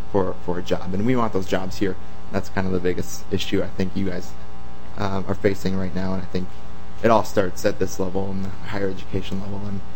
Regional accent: Spring Grove, Minnesota, United States; I'm from Spring Grove, Minnesota, in the far southeast corner.

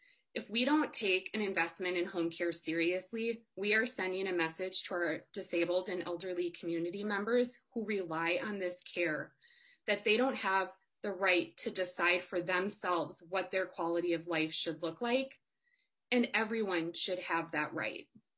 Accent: Oakdale, Minnesota, United States; I'm from Oakdale.

